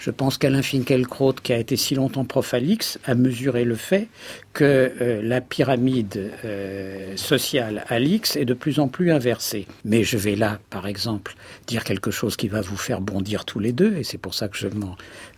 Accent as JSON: {"language": "French", "country": "France", "said": "je me présente l'an dernier comme un Français de temps de souche."}